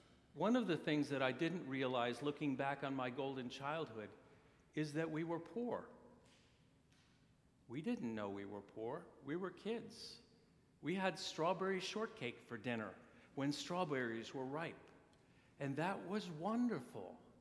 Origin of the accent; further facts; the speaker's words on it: Pennsylvania, United States; I'm from Pennsylvania. I live in Scranton, Pennsylvania, which is pretty much in the middle of nowhere in Pennsylvania. I grew up even more in the middle of nowhere, 2 hours west of there. And I grew up in a neighborhood where my family had lived for nearly 100 years.